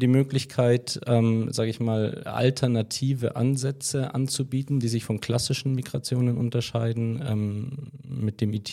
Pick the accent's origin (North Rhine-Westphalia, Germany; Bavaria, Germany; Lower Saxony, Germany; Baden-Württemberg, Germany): Bavaria, Germany; Munich; Ich komme aus München, bin dort geboren und aufgewachsen, zur Schule gegangen